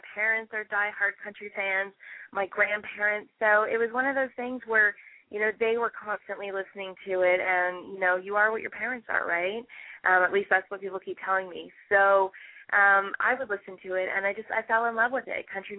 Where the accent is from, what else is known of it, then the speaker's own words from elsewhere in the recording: Ontario, Canada; Like, how do I have a southern twang when I'm from Canada, Ontario?